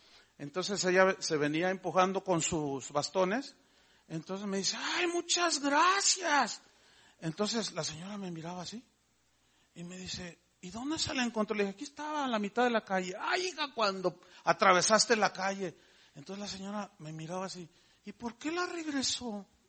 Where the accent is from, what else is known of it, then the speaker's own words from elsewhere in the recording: Mexico; Pero ¿saben qué? Yo soy mexicano.